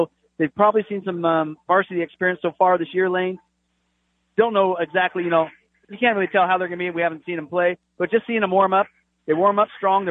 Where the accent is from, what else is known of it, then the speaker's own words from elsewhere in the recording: North Bend, Oregon, United States; I grew up in North Bend a little bit